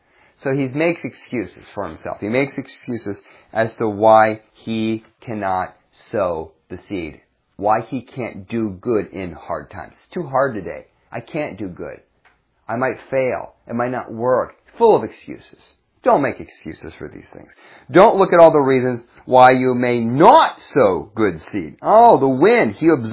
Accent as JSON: {"language": "English", "town": "Erie", "region": "Pennsylvania", "country": "United States", "tie": "born or raised there", "said": "I grew up in Erie, Pennsylvania, and there's a reason why Erie, Pennsylvania is called Dreary Erie."}